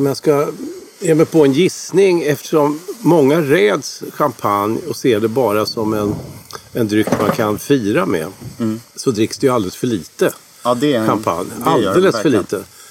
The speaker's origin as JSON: {"language": "Swedish", "town": "Linköping", "region": "Östergötland", "country": "Sweden", "tie": "born or raised there", "said": "Där föddes jag 1956, så jag är 61 år nu."}